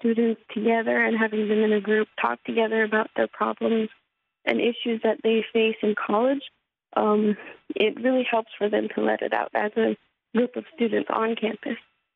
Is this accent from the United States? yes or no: yes; Navajo Nation, United States; now in Bellingham, United States; I'm also from the Navajo Nation, and I'm going to school here in Bellingham, Washington at Northwest Indian College.